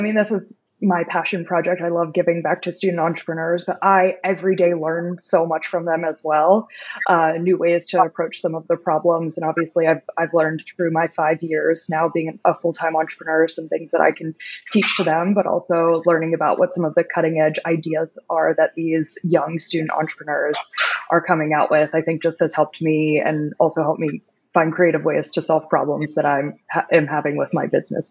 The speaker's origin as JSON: {"language": "English", "town": "Pittsburgh", "region": "Pennsylvania", "country": "United States", "said": "I'm from Pittsburgh."}